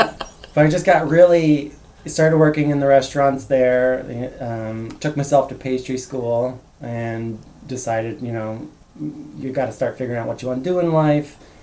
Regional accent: New York, United States; Well, I originally grew up in New York, upstate New York, and that's where half my family still is.

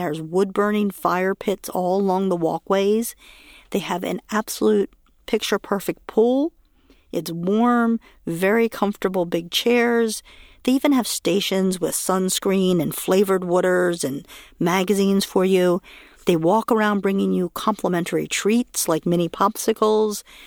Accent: United States; So yes, we are very American, and very sometimes embarrassing

